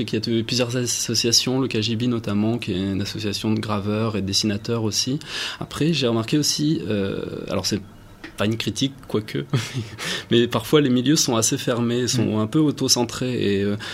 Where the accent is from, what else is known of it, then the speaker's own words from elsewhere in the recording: Normandy, France; now in Lille, France; donc en fait, je viens de Normandie, je suis sur l'île depuis à peu près 3-4 ans.